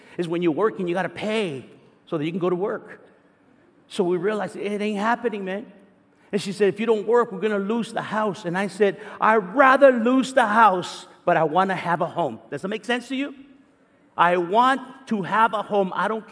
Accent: East Los Angeles, California, United States; I'm from East Los Angeles and proud of it.

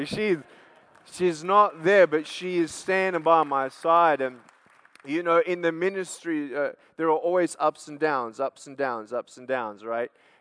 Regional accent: Australia; I'm from Australia, born without arms and legs, no medical reason why.

